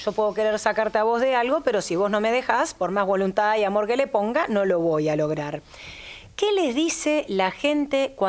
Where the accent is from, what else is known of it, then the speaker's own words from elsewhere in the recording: San Isidro, Buenos Aires Province, Argentina; Soy de San Isidro, así que sé lo que pasan los vecinos de al lado.